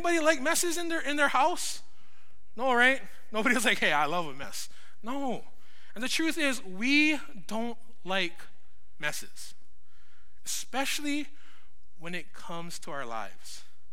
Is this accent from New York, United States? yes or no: no; Hawaii, United States; growing up in Hawaii, we all have an idea of what leprosy is because of Molokai and Father Damien.